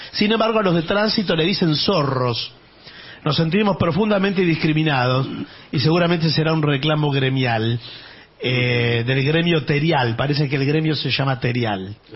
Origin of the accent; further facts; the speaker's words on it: Uruguay; de Uruguay. Comencé a escucharlos por mi hermano hace un año.